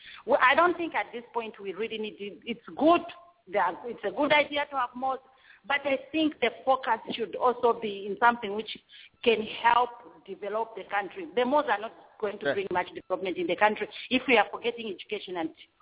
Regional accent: Western Province, Zambia; I'm originally from Western Province, but my parents migrated to Kaoma, to Kalumange. So Kalumange is near Kasempa, actually. I speak a little bit of Kaonde

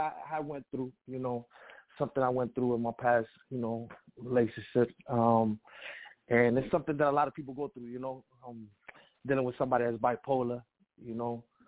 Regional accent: Caguas, Puerto Rico; I'm from Puerto Rico, right now I represent, you know, Caguas, Puerto Rico, and also Hartford, Connecticut, 860

